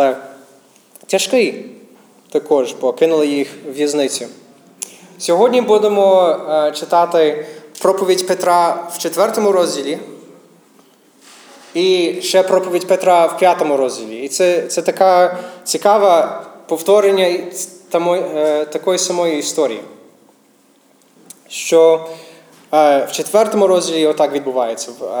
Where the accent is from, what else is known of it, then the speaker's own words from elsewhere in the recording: United States; Ukrainian is a second language; я американець, місіонер. Тому якщо буде якась помилка або щось таке в мене українською, то вибачайте. Люблю вашу мову, але це не моя рідна.